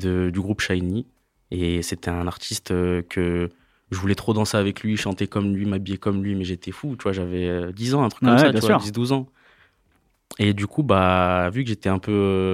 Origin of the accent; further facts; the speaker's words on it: Lyon, Auvergne-Rhône-Alpes, France; Après, voilà, j'ai grandi à Lyon, ça a été la funk.